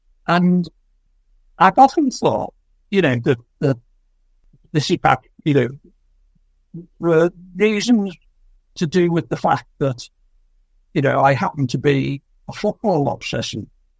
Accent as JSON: {"language": "English", "town": "Manchester", "region": "North West England", "country": "United Kingdom", "said": "You know, I'm from Manchester."}